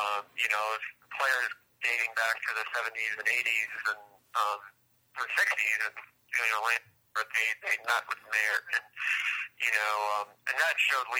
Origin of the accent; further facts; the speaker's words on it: Indiana, United States; also a Hoosier native, by the way. We're both from Indiana.